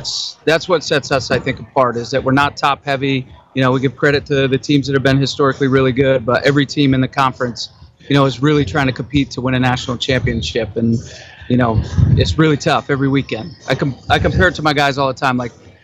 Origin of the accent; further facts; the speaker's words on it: Swanzey, New Hampshire, United States; So originally born and raised in Swansea, New Hampshire, so pretty far from here.